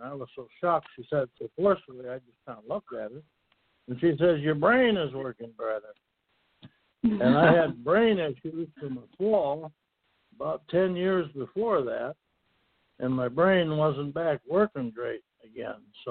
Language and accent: English; Minnesota, United States; I'm from Minnesota.